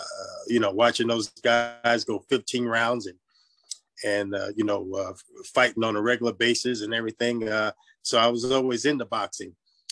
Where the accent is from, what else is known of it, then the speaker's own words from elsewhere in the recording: Brooklyn, New York, United States; Well, I grew up in Brooklyn, New York.